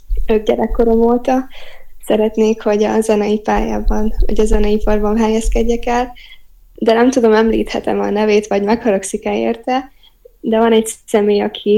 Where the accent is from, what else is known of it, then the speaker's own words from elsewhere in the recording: Zakarpattia Oblast, Ukraine; Kárpátaljáról származom, azon belül pedig egy pici faluból, amit Tiszólyfalunak hívnak